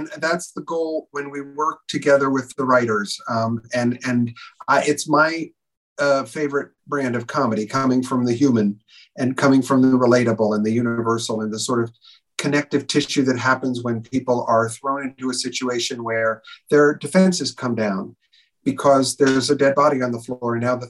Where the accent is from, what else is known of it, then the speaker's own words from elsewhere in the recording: Brooklyn, New York, United States; born there; I was born in Brooklyn.